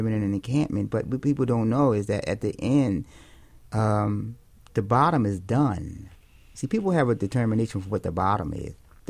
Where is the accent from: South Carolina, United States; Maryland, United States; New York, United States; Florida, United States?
Maryland, United States; Baltimore; So, you know, I'm from Baltimore, but then I have family of choices, we say, in South Philly.